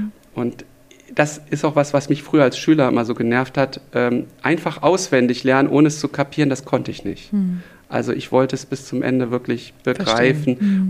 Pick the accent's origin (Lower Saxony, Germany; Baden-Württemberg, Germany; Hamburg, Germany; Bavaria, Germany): Lower Saxony, Germany; Braunschweig; also born or lived in United States; Ich habe mein Abitur auf der Waldorfschule gemacht und das in Braunschweig.